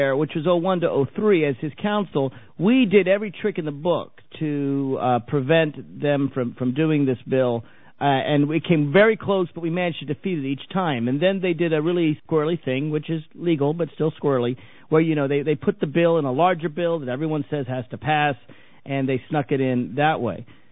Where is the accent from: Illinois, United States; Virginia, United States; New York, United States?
Virginia, United States; I'm from Northern Virginia.